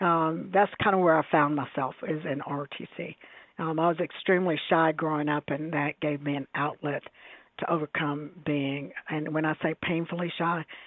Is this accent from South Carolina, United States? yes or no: yes; South Carolina, United States; So one of the odd things about growing up in South Carolina and going to school there is that we were all, every student was taking Spanish classes